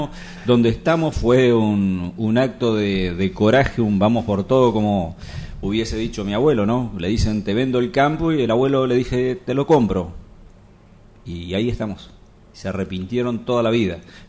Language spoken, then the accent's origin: Spanish; Cachaquí, Santa Fe, Argentina; born there; Yo nací en Cachaquí, viví hasta que tuve un año en Cachaquí.